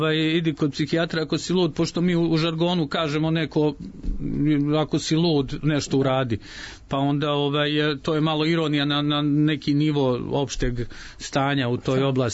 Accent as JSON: {"language": "Serbian", "town": "Užice", "region": "Šumadija and Western Serbia", "country": "Serbia", "tie": "born or raised there", "said": "ja sam rođeni Užičanin i onda stalno kažu, vi ste Užičani, duhoviti i tako"}